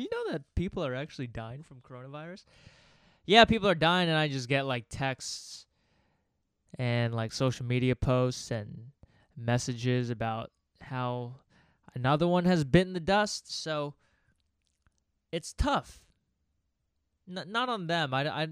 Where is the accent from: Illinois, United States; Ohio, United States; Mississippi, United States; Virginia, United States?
Virginia, United States; He grew up in Uzbekistan in the 60s. I grew up in Virginia in the early 2000s.